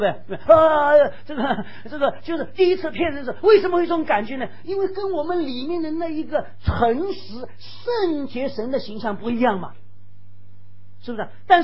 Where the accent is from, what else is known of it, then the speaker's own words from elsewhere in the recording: Shanghai, China; now in Thailand; 我上海人哈、啊，这个很少看到这个活蹦乱跳的鸡哈、啊，是这样。我住在法租界啊，我生的环境是这样嘛